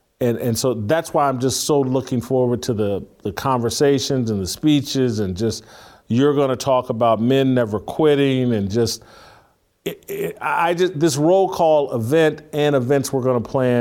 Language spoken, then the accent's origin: English; Indiana, United States; because I grew up in Indiana, and I never had a big problem with Bob Knight.